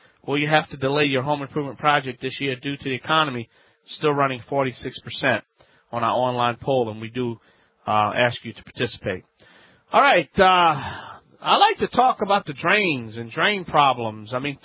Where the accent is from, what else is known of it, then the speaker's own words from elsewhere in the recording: Louisiana, United States; from the Bayou Land.